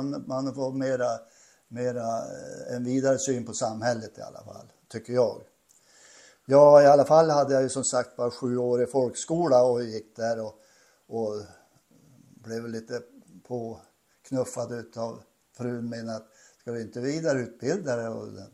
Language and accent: Swedish; Nordingrå, Västernorrland County, Sweden; born there; Jag är ju 79 år är jag nu, alltså jag är född 44. Och jag är född i Nording då, i Ångermanland.